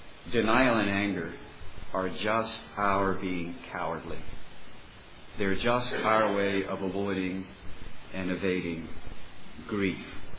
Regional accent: Richmond, Virginia, United States; And I knew as a Southerner reared in Richmond that men are not supposed to express their emotion, and that if they do, they are to apologize.

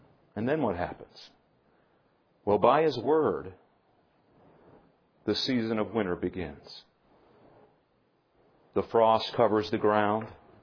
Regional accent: Maine, United States; I grew up in Maine, and it could get very, very cold there.

